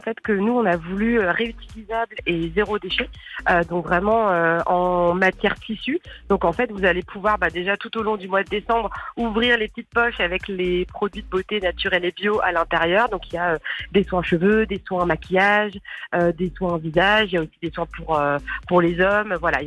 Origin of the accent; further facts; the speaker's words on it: Orléans, Centre-Val de Loire, France; Nous, on est originaire d'Orléans